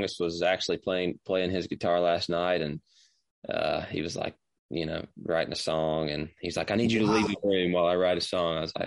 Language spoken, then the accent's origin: English; Alabama, United States; now in Nashville, United States; hearing that outside of my hometown is kind of what pushed me over the edge to say, "Hey, maybe I want to go to Nashville and try to make a career out of this." So, if I wasn't doing music, I would have been in a 100-degree metal shop in Alabama